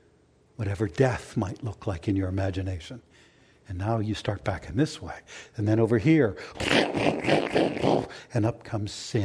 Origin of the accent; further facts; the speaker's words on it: Philadelphia, Pennsylvania, United States; I grew up in Philadelphia. I've been beat up a few times.